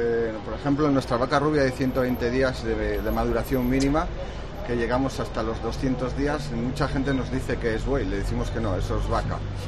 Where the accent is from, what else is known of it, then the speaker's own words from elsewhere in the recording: La Bañeza, Castile and León, Spain; Es que somos de La Bañeza.